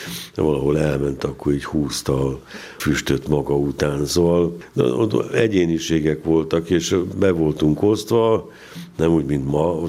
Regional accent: Budapest, Hungary; Igen, 52-ben születtem, és akkor Pasaréten laktunk, és a Pasarét nekem az a templom.

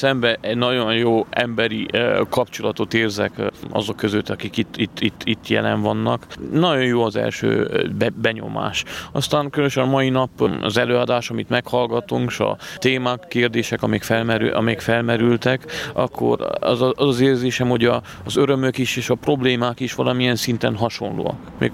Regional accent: Gyalár, Hunedoara County, Romania; Vajdahunyad mellől egy kis faluba, Gyallár. Odavalós, ez egy bányász település, és 1980-ban születtem.

